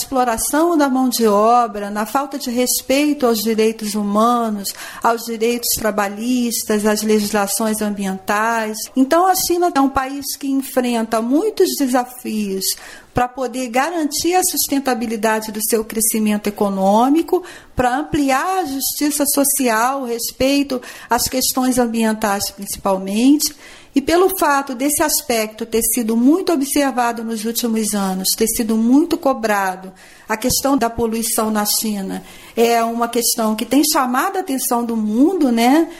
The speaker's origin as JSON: {"language": "Portuguese", "region": "Rio de Janeiro", "country": "Brazil", "said": "Eu sou carioca, mas eu estava morando no Rio Grande do Norte, eu estava morando em Natal nessa época."}